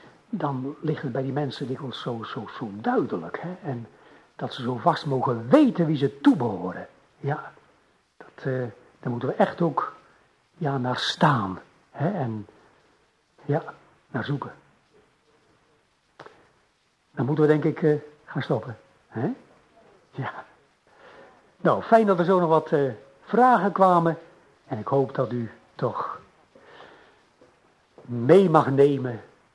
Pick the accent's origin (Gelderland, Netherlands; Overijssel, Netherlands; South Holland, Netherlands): South Holland, Netherlands; Sliedrecht; Nou, ik ben zelf afkomstig uit Sliedrecht en het Baggerdorp.